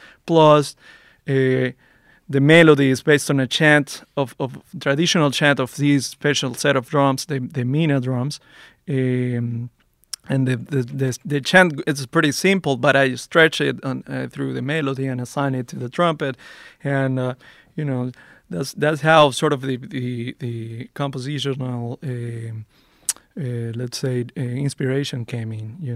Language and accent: English; Mérida, Venezuela; also born or lived in Caracas; I'm from the Andes, so that's the western part of the country in Venezuela. And the mountains, actually, the Andes, the mountains that go through South America start there, right there in Venezuela. And I'm from Mérida.